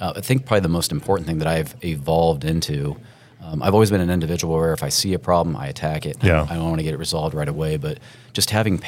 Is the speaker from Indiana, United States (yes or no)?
yes; North Manchester, Indiana, United States; kind of a throwback community, very much in the, like the community I grew up in North Manchester, Indiana.